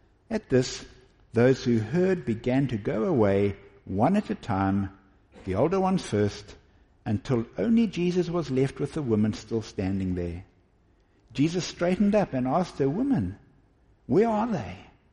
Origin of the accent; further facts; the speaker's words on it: Westville, KwaZulu-Natal, South Africa; I grew up in Westville, and I watched these guys run up the old R103